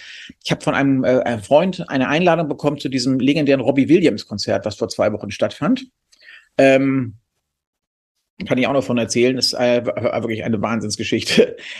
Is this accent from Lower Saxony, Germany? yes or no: no; Hamburg, Germany; also born or lived in Munich, Germany; ich habe ja mal in München gewohnt, als Hamburger